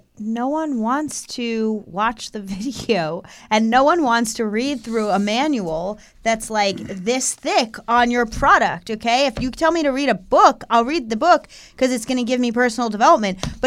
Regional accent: Sicklerville, New Jersey, United States; I am from Sicklerville.

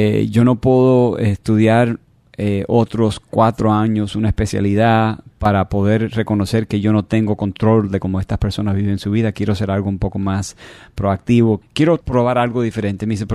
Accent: Miami, Florida, United States; born there; Yo nací aquí en Miami.

